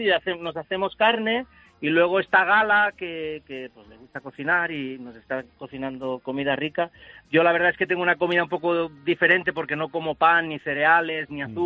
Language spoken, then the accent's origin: Spanish; Morocco; Yo soy yo, el de Marruecos.